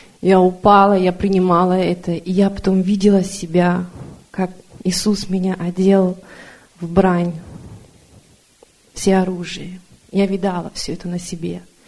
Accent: Germany; я тоже из Германии.

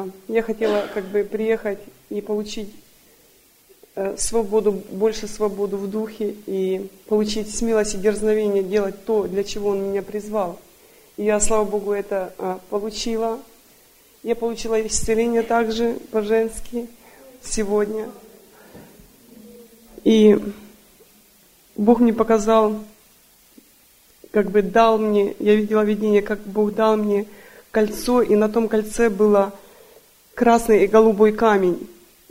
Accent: Everett, Washington, United States; приехала из Эверета, и это мой второй энкаунтер.

